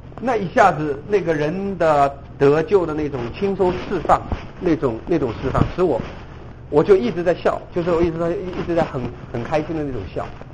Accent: China; 尤其是我们中国人，我们就会想到政府的迫害啦

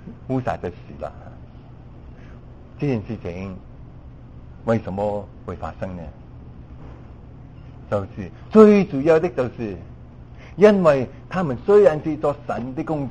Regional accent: China; 我们中国人就说

